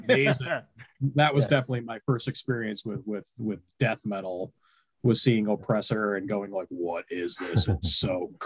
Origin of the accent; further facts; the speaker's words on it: La Crosse, Wisconsin, United States; Well, the nice thing about growing up in La Crosse, where Jim and I are both from